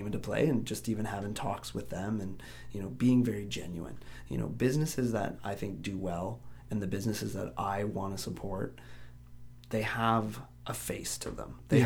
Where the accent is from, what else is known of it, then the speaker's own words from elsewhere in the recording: Lindsay, Ontario, Canada; For me personally, I find growing up in Lindsay, there's so many businesses that I truly do love in town.